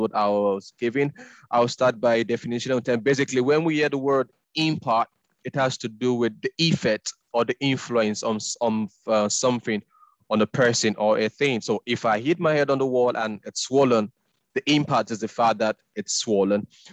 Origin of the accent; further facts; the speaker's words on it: Nigeria; It was difficult back home, so you had to come from Nigeria. I'm Nigerian, by the way